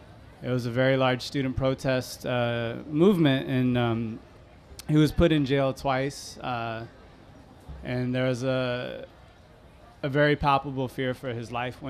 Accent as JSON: {"language": "English", "town": "Austin", "region": "Texas", "country": "United States", "tie": "born or raised there", "lives_now": "Washington, United States", "said": "So I grew up in Austin, Texas, in a predominantly Mexican immigrant and Mexican-American community."}